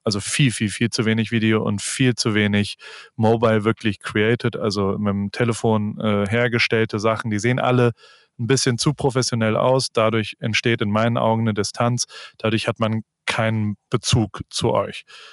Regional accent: Germany; Ich komme aus der Kurpfalz, insofern weiß ich nicht, was da passiert.

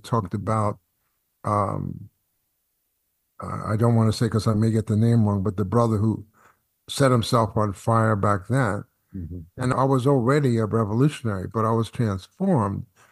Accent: Brooklyn, New York, United States; I'm a Jew from Brooklyn, and I've been in the Black community since I'm maybe 16.

